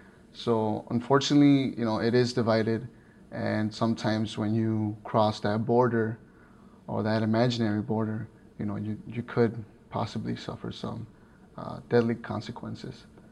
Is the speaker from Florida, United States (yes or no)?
no; Chicago, Illinois, United States; I was born and raised in Little Village, Chicago. It's near southwest side of Chicago, inner city, as society likes to call it, urban.